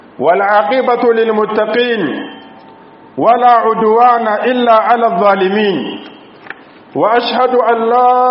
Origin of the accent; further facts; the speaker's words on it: Niger; اللهم اجعل بلادنا النيجر آمنا مطمئنا